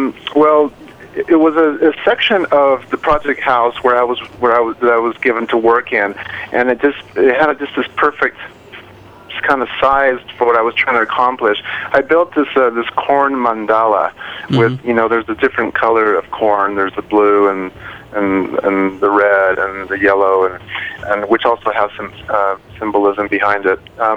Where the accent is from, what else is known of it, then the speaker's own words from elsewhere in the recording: Mexico; Good. I'm originally from Mexico.